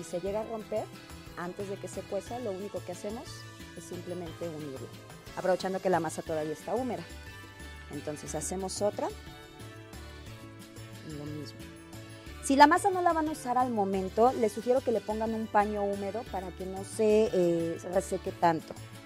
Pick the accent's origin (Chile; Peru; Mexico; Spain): Mexico; como buen mexicano no puede faltar